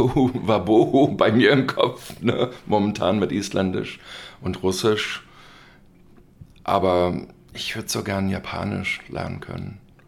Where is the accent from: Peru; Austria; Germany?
Germany; moved away; Und ich glaube, das ist eine Sache, man wird älter und ich lebe seit 20 Jahren nicht mehr in Deutschland.